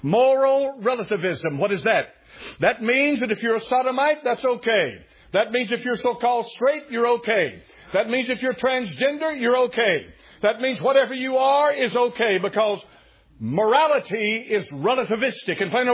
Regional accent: United States; I'm an American. I was born an American. I was raised an American. I served my country for 4 years as an American. I'm an American citizen. I'm not an alien. I'm not a foreigner. I'm born right here in this country.

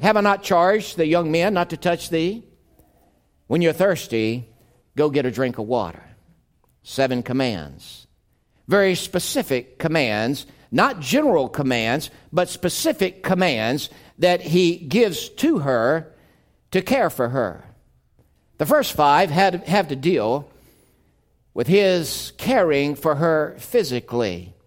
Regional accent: the South, United States; Unfortunately, some of us can remember, I grew up in the South, and some of us can remember that back in the 50s, there were separate drinking fountains for the blacks and the whites.

